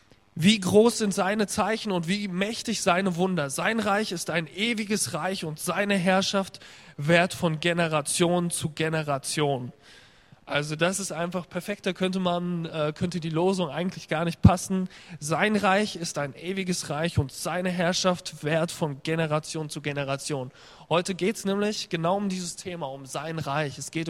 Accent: Aschaffenburg, Bavaria, Germany; Und ich komme ursprünglich aus Nordbayern, aus Aschaffenburg. Weiß nicht, ob das jemand kennt.

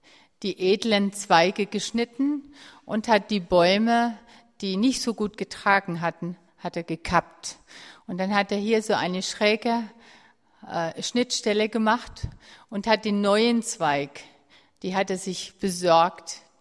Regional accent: Baden-Württemberg, Germany; ich komme ja aus dem Schwäbischen.

